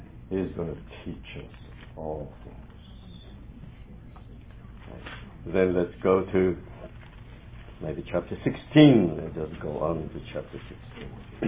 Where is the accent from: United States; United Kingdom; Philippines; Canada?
Philippines; born there; when I was young, I was born in the Philippines. Philippines is a Catholic country.